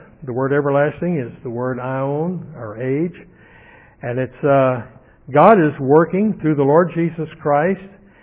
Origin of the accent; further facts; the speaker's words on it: Minneapolis, Minnesota, United States; He's from St. Louis, and we're from Minneapolis